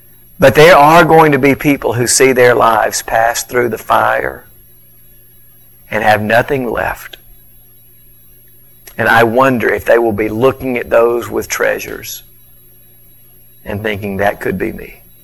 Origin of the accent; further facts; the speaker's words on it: West Point, Mississippi, United States; I grew up in West Point. West Point is not known for many things, but we can play football over there. The Green Wave just keeps marching on.